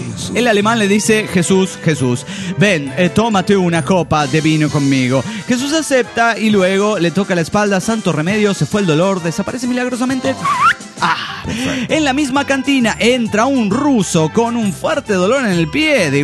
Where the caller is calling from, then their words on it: Caracas, Capital District, Venezuela; de Caracas, Venezuela.